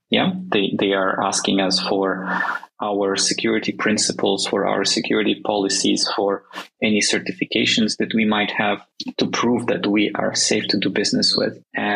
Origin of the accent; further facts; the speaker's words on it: Ukraine; English is a second language; And originally, I am coming from Ukraine.